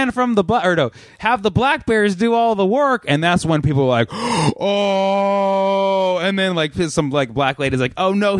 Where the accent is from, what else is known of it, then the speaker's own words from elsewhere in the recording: Fremont, California, United States; I grew up in Fremont, California.